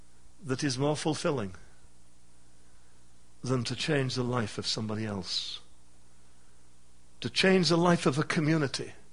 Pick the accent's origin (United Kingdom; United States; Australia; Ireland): United Kingdom; England; let me suggest you, if I dare as an Englishman, just tear the bill up